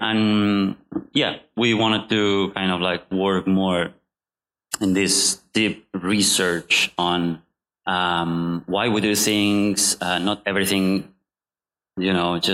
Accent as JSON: {"language": "English", "country": "Spain", "said": "I'm from Spain"}